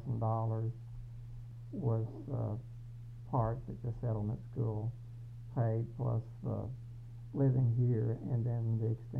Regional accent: Somerset, Kentucky, United States; Okay, I'm from Somerset, Kentucky.

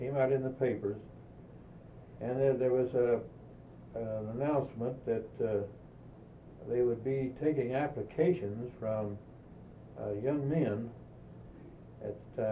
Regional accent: Ashland, Kentucky, United States; moved away as an adult; I was born in Ashland, Kentucky, and was raised in Ashland, Kentucky. I lived there until I was 18 years old.

